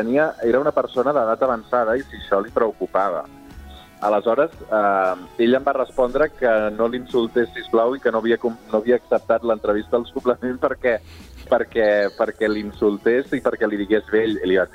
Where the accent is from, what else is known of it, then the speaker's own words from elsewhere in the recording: Sabadell, Catalonia, Spain; jo sóc un sabadellenc militant de dalt a baix perquè no he deixat mai de viure a Sabadell.